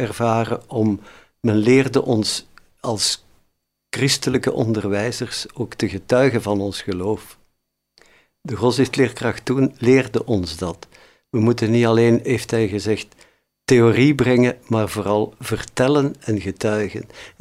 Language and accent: Dutch; Hoegaarden, Flanders, Belgium; also born or lived in Tienen; Ik ben geboren in Tiene, in 49, dus je kunt zien hoe oud ik ben. En de eerste 20 jaar van mijn leven heb ik gewoond in Hoegaarde. Vandaar zijn mijn ouders. En daar heb ik dus heel mijn jeugd doorgebracht, naar de lagere school geweest.